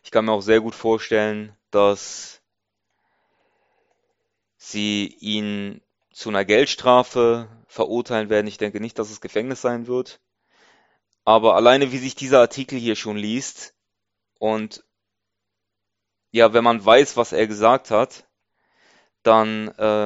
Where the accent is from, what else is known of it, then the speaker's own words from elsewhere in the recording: Germany; Ich bin in der BRD aufgewachsen